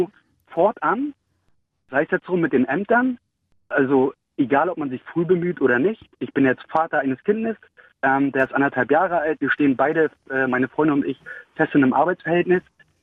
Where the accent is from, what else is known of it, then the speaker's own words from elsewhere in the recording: Berlin, Germany; ich komme aus Berlin